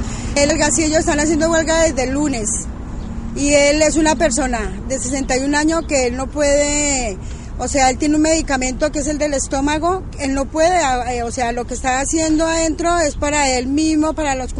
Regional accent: Colombia; soy colombiana.

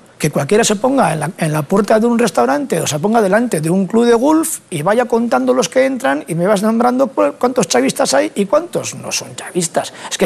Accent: San Sebastián, Táchira, Venezuela; Yo vengo de San Sebastián, que es una zona riquísima del país, con gente industrial

